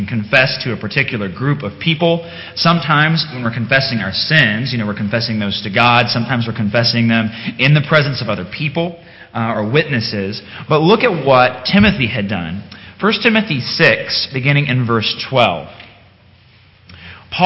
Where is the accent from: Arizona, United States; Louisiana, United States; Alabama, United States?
Alabama, United States; I sometimes don't confess as much that I'm from the South by my speech. A lot of people are like, "Wait, you're from Alabama?" It's like, 'cause I don't always talk like I used to talk a little more when I was living down there.